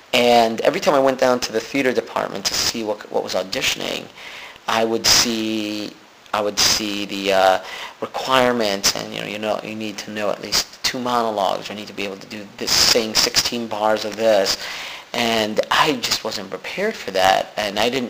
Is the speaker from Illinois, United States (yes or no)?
yes; Chicago, Illinois, United States; even though I grew up in Chicago, the mecca of improvisation, I grew up on the South Side, which is far away from all the improv theaters